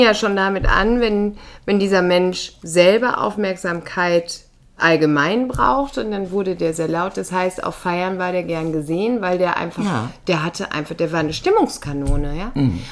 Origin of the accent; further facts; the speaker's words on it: Werther, North Rhine-Westphalia, Germany; saßen wir da in meinem Heimatort Werther in so einem Park